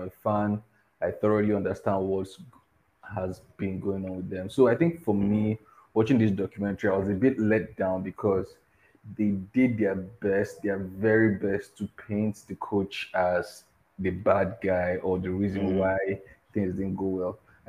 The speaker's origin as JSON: {"language": "English", "country": "Nigeria", "said": "I'm a Nigerian, so American football is fairly new to us around here."}